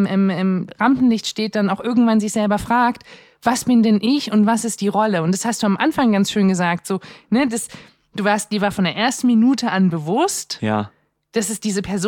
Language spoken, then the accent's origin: German; East Germany, Germany; Ja, ich komme auch aus dem Osten.